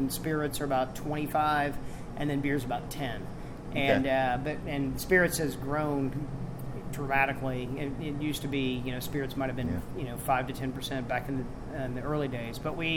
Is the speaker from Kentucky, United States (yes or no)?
yes; Louisville, Kentucky, United States; also born or lived in Houston; I'm from Louisville originally, but I've been gone for a long time, and came back